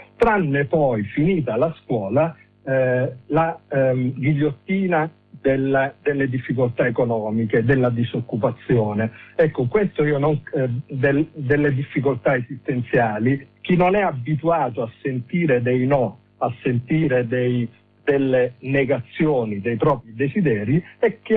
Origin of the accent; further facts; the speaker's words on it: Sicily, Italy; now in Milan, Italy; io abito a Milano ma insegno appunto a Catania, sono siciliano